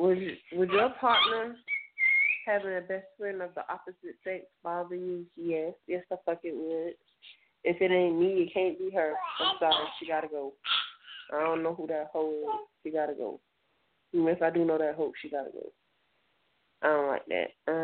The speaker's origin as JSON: {"language": "English", "country": "Nigeria", "said": "Oh, my nationality is Nigerian. That's what I am. I'm Nigerian."}